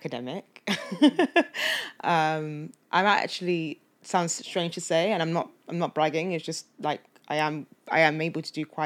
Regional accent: Nigeria; I'm Nigerian, I'm Igbo.

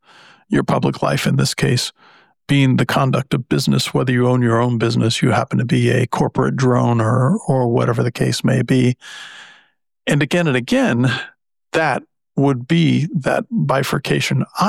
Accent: United States; I'm an American. I happen to live in Florida.

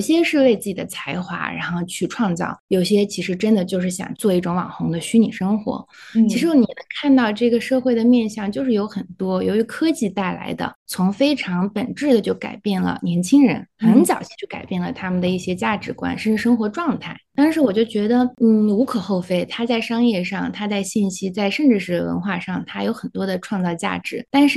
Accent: Xinjiang, China; 我从小在新疆长大，我觉得就是我的生长环境里面是比较野生和自由的，而且有很多接触自然的机会。

